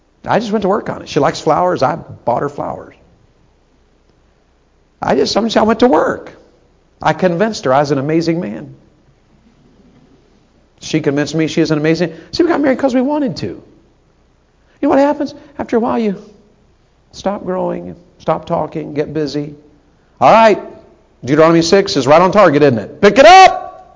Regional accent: Tennessee, United States; She is a Yankee and I was a Southerner. She's in Ohio, I'm from Tennessee.

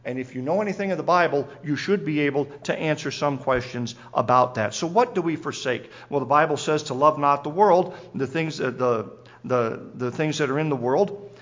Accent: Alaska, United States; I was born and raised in Alaska in the 1970s and 80s.

